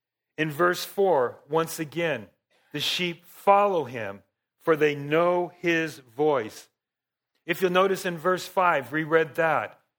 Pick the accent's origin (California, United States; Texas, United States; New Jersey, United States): California, United States; We grew up in Los Angeles County. My mom's lived in the same house.